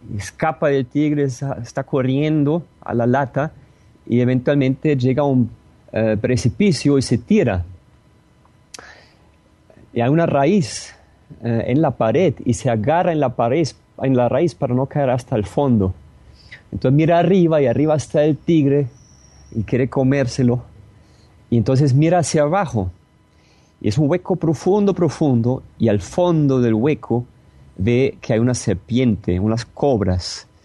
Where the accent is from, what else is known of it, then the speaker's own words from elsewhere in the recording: Germany; Spanish is a second language; now in Medellín, Colombia; Soy originalmente de Alemania. Vivo acá en Colombia hace 11 años